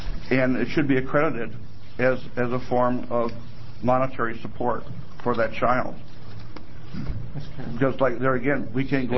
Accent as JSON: {"language": "English", "town": "Beaverton", "region": "Oregon", "country": "United States", "said": "I'm from Beaverton, Oregon."}